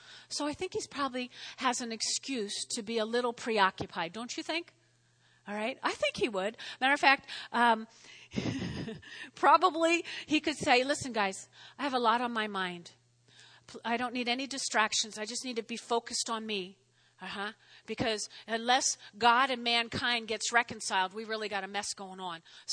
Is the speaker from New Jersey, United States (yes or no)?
yes; Teaneck, New Jersey, United States; when I grew up in Teaneck, on the 4th of July, there was always a parade.